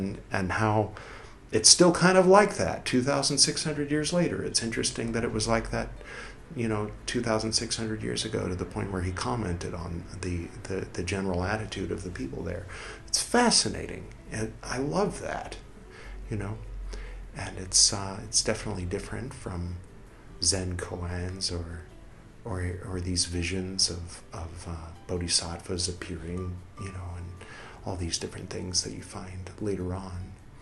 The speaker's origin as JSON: {"language": "English", "region": "California", "country": "United States", "tie": "born or raised there", "said": "growing up in America, growing up in California"}